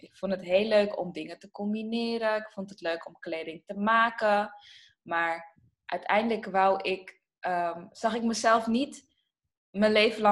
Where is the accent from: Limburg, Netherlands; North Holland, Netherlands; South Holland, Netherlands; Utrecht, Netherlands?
North Holland, Netherlands; Amsterdam; Ik ben geboren in Amsterdam. In Amsterdam-Oost ben ik geboren. Ik ben tot mijn 5e jaar heb ik gewoond in Amsterdam-Zuid, vlakbij de Pijp. Ja. Daarna ben ik verhuisd naar Amsterdam-Zuidoost, de Bijlmer. En vlakbij de Bijlmer.